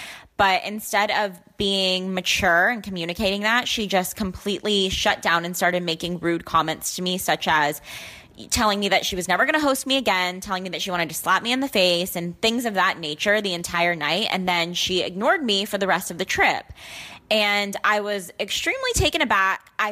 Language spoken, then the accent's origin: English; Dallas, Texas, United States; I'm 22 and from Dallas, Texas.